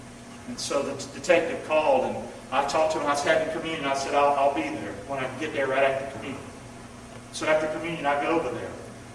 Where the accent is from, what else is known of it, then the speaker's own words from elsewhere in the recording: the South, United States; That's what growing up in the South gets you, you know?